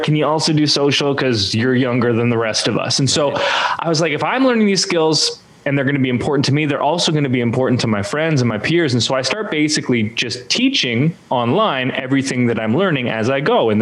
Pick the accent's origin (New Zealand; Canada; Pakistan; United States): Canada; also born or lived in Edmonton; I am Canadian. I live in currently basically as far south as you can go in the country.